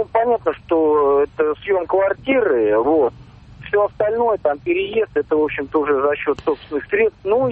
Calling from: Tula, Tula Oblast, Russia; я из Тулы звоню.

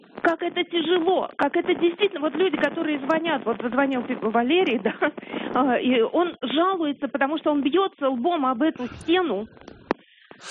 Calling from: Moscow, Russia

